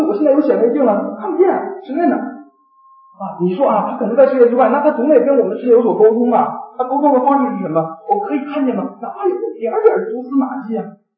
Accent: China; 我们从中国来的啊

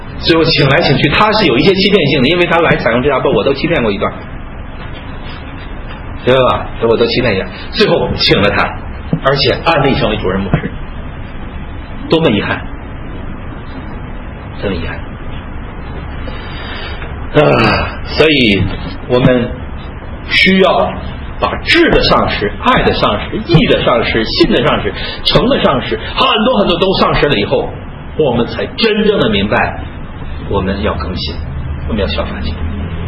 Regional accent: China; 我们中国人再谈一点，一定要学习新加坡人、新加坡弟兄、美国弟兄的一些长处

